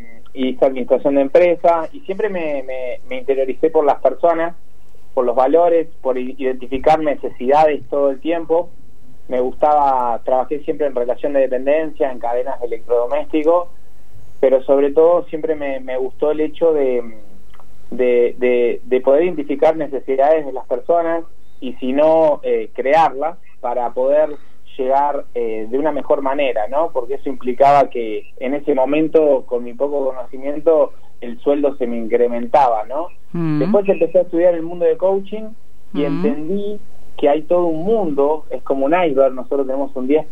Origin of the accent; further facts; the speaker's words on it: Tandil, Buenos Aires Province, Argentina; Sí, soy tandilense.